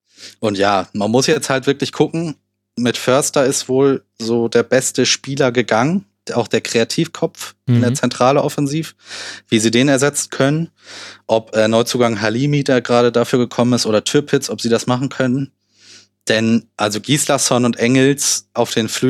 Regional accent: Hamburg, Germany

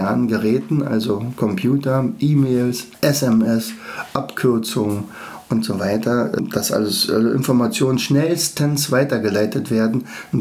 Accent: East Germany, Germany; wir kommen ja aus der DDR

